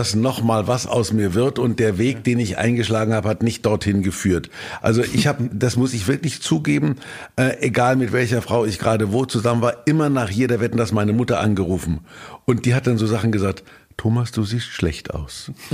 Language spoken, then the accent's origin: German; Kulmbach, Bavaria, Germany; ich komme aus der Weltstadt Kulmbach.